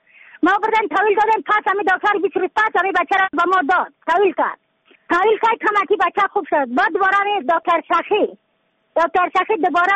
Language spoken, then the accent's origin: Persian; Badakhshan, Afghanistan; از بدخشان هستم، مرکز بدخشان ولسوالی اکل پایان قیره اوپینگ